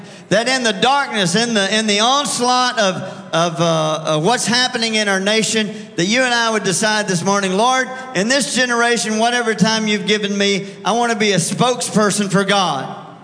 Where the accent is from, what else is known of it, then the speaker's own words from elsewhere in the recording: Texas, United States; I grew up in Texas, and I have a friend, Brother Bill Henderson, and he knows all the Greek and the Hebrew and this and that. And I tell him, bro, I'm from Texas.